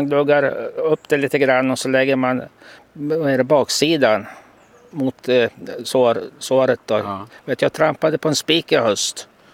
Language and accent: Swedish; Jämtland County, Sweden; Ja, jag kommer ju från Jämtland och där använder vi mycket av de där örterna. Men som bonde har man ju mest använt annat medel för att få bort de där ogräsen.